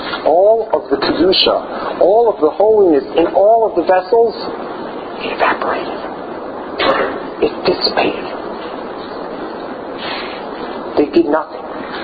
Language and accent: English; Baltimore, Maryland, United States; take a tour in Washington, D.C., growing up in Baltimore, this is something we did